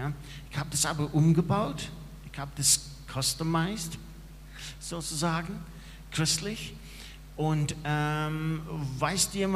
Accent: Ireland; German is a second language; now in Germany; Ich komme ursprünglich aus Irland.

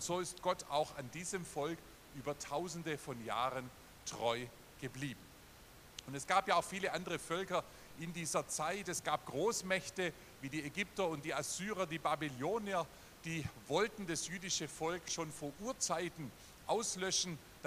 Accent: Baden-Württemberg, Germany; accent: Swabian; Ich bin ein Schwabe, das hört man ein bisschen am Dialekt.

